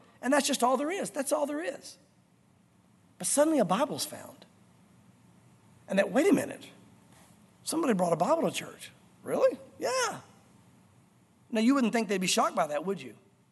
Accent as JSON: {"language": "English", "region": "the South", "country": "United States", "tie": "born or raised there", "said": "But the environment I grew up in the South was the Word of God wasn't taught in the churches I grew up in."}